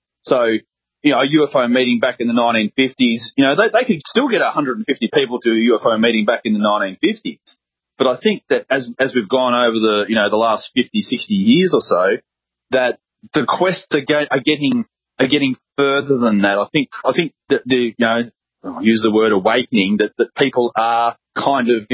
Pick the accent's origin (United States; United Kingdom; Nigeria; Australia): Australia; accent: Australian; My Australian accent doesn't make that too hard to understand.